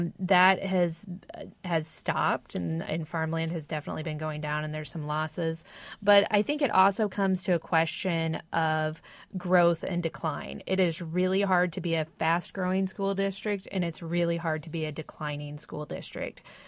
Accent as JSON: {"language": "English", "region": "Indiana", "country": "United States", "tie": "born or raised there", "said": "I grew up in Hendricks County."}